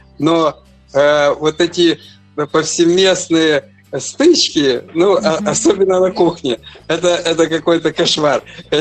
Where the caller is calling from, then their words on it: Germany; Я з Німеччини, і … мою дружину Віра.